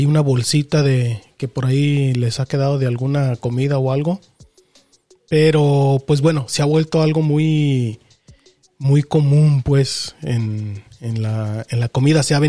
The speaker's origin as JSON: {"language": "Spanish", "country": "Mexico", "said": "para quienes obviamente somos mexicanos, van a decir, bueno, pues es una salsa, ¿no?"}